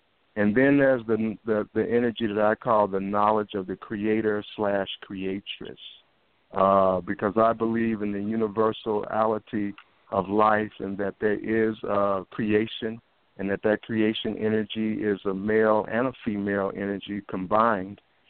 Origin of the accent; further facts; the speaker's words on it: Chicago, Illinois, United States; And growing up in Chicago has been an extraordinary adventure.